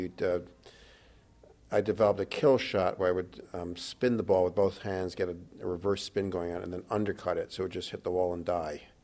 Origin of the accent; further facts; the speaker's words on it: New York, United States; I grew up on the Upper West Side. A lot of different locations between West 95th Street and West 107th Street, between Amsterdam and Broadway.